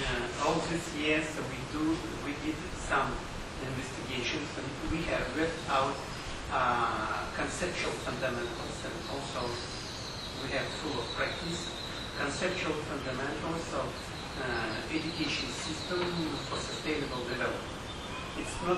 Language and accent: English; Siberia, Russia; English is a second language; from Russia, from the coldest part of Russia, from Siberia.